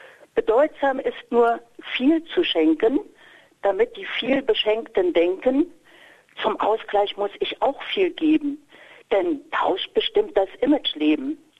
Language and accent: German; Berlin, Germany; born there; Ich lebe in Berlin und bin auch geborene Berlinerin